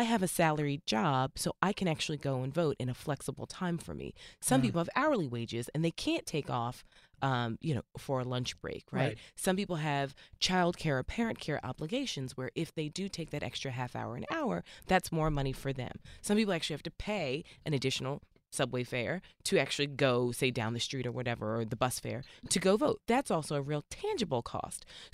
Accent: United States; because I'm Black American, I know the sacrifices that have, you know, occurred in this country.

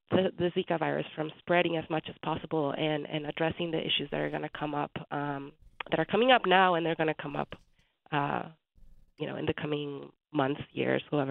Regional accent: Bolivia; So I'm actually originally from Bolivia.

